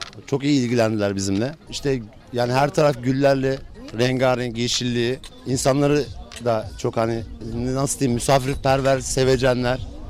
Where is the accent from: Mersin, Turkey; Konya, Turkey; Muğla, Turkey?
Muğla, Turkey; Bodrum; born there; 1980 Bodrum doğumluyum.